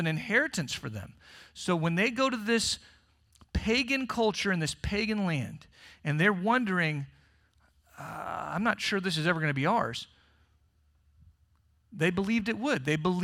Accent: Florida, United States; even as an Episcopalian kid growing up in South Florida

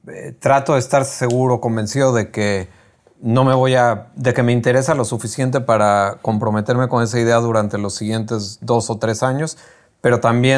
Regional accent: Mexico; Lo digo como mexicano.

